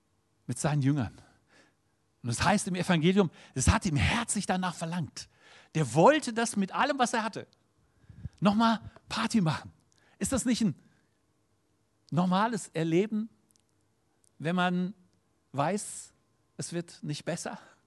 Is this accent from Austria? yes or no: no; Ukraine; Und ich weiß als Ukrainer, dass das die nächsten 20 Jahre so ist.